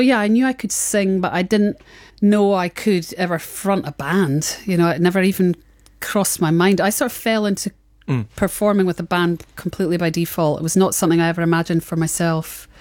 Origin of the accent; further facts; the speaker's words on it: Scotland, United Kingdom; I mean, I'm Scottish, so the idea of a clan is powerful to me and always has been.